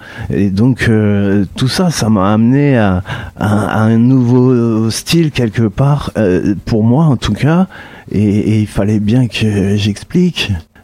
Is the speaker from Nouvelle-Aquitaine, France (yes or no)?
no; Sannois, Île-de-France, France; Je viens de Sannois, plus exactement.